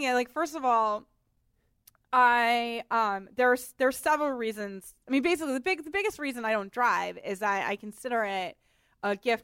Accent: Boston, Massachusetts, United States; Oh, also, I'm from Boston.

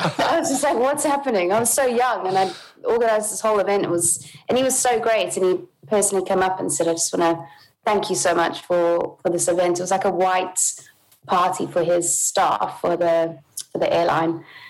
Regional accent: Somerset West, Western Cape, South Africa; I come from Somerset West, which is a really small town. Well, back in the day, I mean, it was really small. Obviously, it's built up a bit now, but yeah, small town, big dreams, that kind of story. And living by the sea was amazing.

